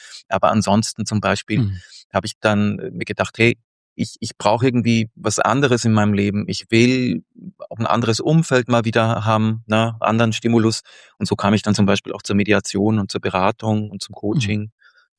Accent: Austria; Also ich bin gebürtiger Österreicher. Ja, manchmal hört man es noch so ein bisschen oder ich werde irgendwie im bayerischen Raum zumindest verortet.

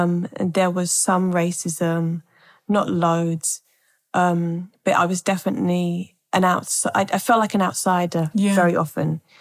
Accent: London, United Kingdom; also born or lived in Ethiopia; I was born here in London. Mm-hmm. I moved to Ethiopia when I was six, stayed there for about 2 years, came back here from when I was eight to, well, kind of eight onwards.

